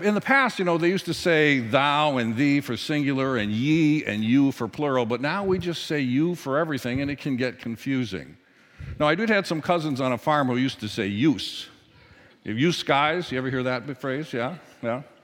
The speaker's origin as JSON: {"language": "English", "town": "Whitefish Bay", "region": "Wisconsin", "country": "United States", "tie": "born or raised there", "said": "Now, I grew up in the South. I grew up south of here, about 14 miles in Whitefish Bay."}